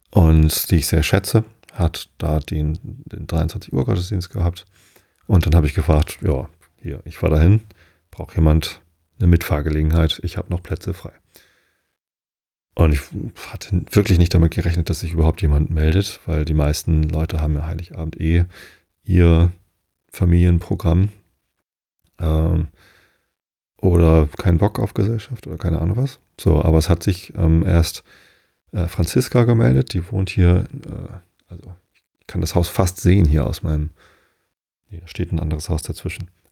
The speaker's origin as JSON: {"language": "German", "town": "Wistedt", "region": "Lower Saxony", "country": "Germany", "said": "Und ich komme ja aber aus Wisted und ich bin, und Wisted hat keine eigene Kirche und Wisted gehört halt zum, zur Tosteder Kirche. Ich bin in Tosted konfirmiert."}